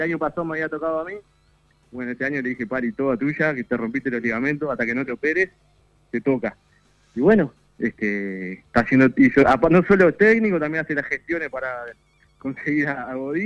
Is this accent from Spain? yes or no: no; Rosario, Colonia, Uruguay; yo soy coterráneo de Godín, yo soy de Rosario.